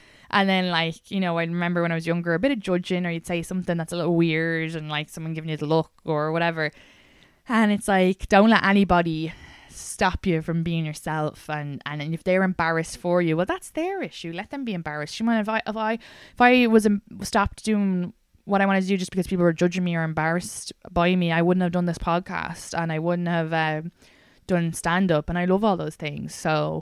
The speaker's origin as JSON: {"language": "English", "country": "Ireland", "said": "I was rolling my eyes because I'm Irish."}